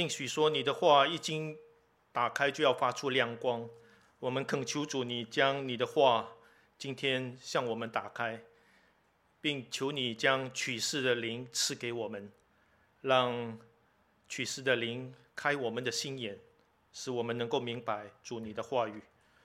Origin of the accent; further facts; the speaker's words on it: China; 我们中国人说人生自古谁无死人的生命谁能够控制呢？